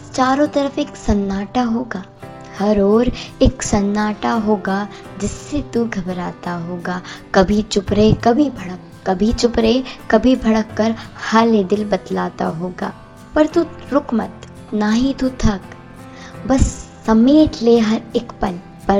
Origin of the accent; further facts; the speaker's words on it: Indore, Madhya Pradesh, India; इंदौर से हूँ।